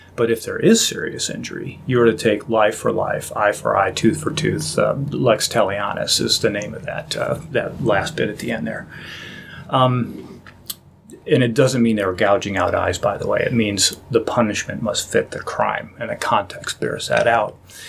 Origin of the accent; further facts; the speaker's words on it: United States; Of course, I believe in freedom. I'm an American, for goodness sakes.